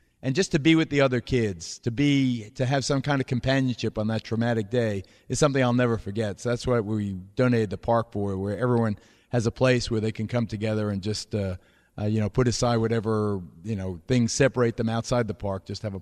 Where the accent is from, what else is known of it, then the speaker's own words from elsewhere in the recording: Williamsburg, New York, United States; now in West Babylon, United States; So me and my friend Frankie DiCecco, he was from Greenpoint, I was from Williamsburg. We both settled in West Babylon, Long Island.